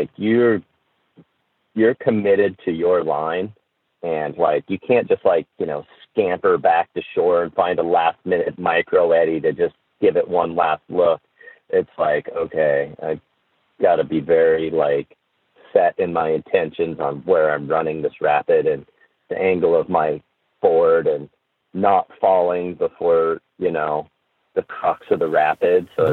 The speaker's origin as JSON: {"language": "English", "region": "the West", "country": "United States", "tie": "born or raised there", "said": "because I grew up in the West in the Rockies where big water meant cold water."}